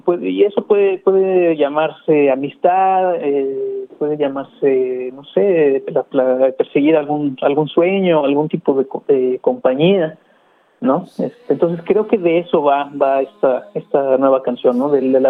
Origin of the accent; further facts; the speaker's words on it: Mexico; now in Sydney, Australia; Yo soy mexicano, yo nací y viví toda mi vida en México hasta 2016, hasta finales de 2015